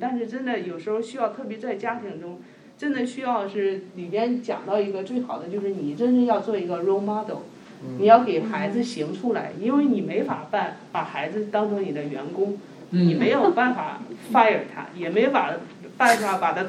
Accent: China; 觉得我们中国人对吃是非常的讲究的

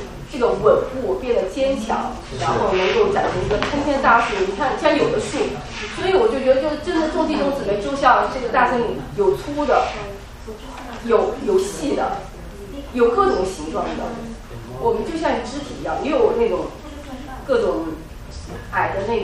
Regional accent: China; 因为我们从内地过来，没见过

